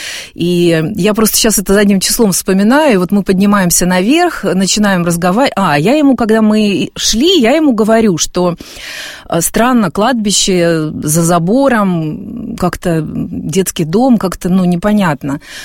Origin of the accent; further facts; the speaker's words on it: North Ossetia–Alania, Russia; я росла в Северной Осетии, у нас это все было рядом